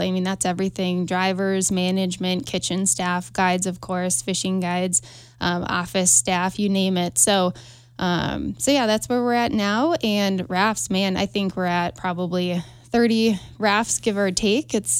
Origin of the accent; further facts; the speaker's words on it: Duluth, Minnesota, United States; now in Montana, United States; Duluth, Minnesota. Born and raised in, moved out to Montana about 12, 13 years ago now.